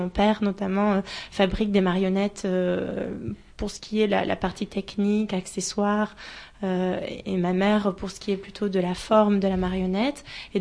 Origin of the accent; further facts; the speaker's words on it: Nouvelle-Aquitaine, France; Je viens de France, oui, j'habite en Charente-Maritime, à Saintes.